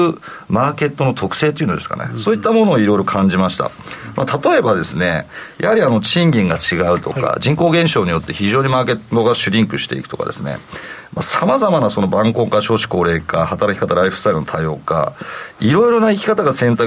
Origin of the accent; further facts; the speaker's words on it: Kanagawa, Japan; born there; moved away as an adult; now in Akita, Japan; 私は実は神奈川県の生まれなんですが、まあ、結婚と同時に妻の故郷であります秋田県に、まあ、会社と私個人と両方移住しましてですね、それがまあ14年前のことになりますけれども